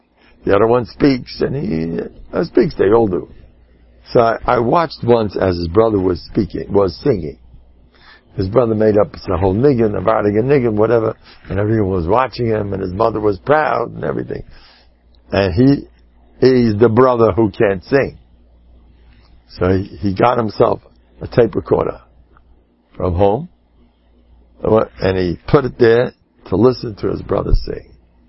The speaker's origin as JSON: {"language": "English", "country": "United States", "said": "He's English. I'm American."}